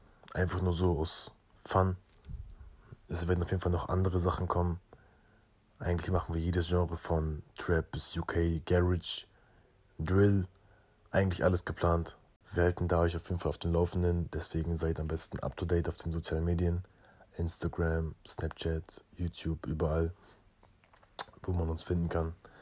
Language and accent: German; Bremerhaven, Bremen, Germany; Wie gesagt, Bremerhaven ist meine Heimat. Ich wohne noch in Bremerhaven